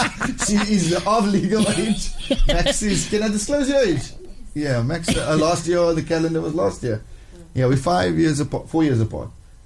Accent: Heathfield, Western Cape, South Africa; I grew up in Heathfield at St. Anthony's Primary.

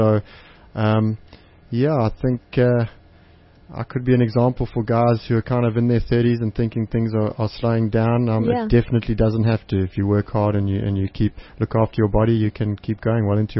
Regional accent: Durban, KwaZulu-Natal, South Africa; Yeah, I grew up in Durban.

